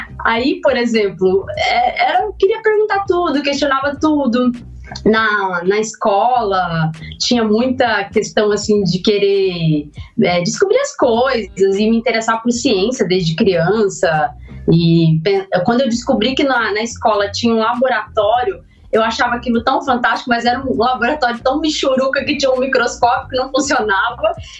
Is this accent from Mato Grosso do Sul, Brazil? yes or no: yes; Naviraí, Mato Grosso do Sul, Brazil; eu sou do sul, do Mato Grosso do Sul, na Viraí